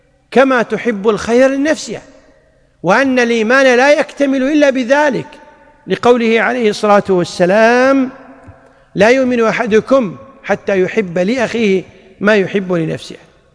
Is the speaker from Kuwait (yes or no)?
yes; Kuwait; لأنه كما يقول الناس عندنا في الكويت: الذهب زينة وخزينة،